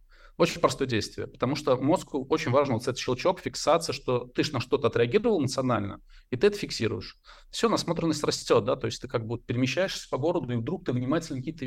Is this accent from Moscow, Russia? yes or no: no; Samara, Samara Oblast, Russia; я из Самары, из заводского района